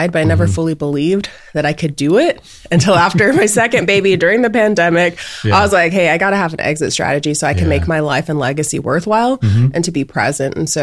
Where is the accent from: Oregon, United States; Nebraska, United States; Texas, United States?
Texas, United States; Dallas; now in Austin, United States; I'm originally from Dallas. So I grew up, born and raised in Dallas, thought I'd forever live in Dallas.